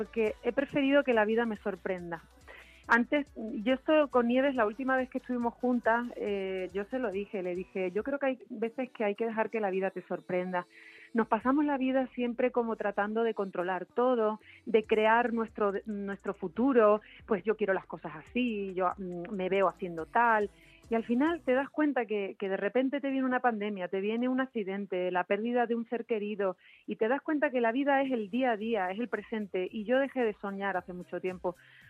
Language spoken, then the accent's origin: Spanish; Extremadura, Spain; incluso un buen frito extremeño, cosas de mi tierra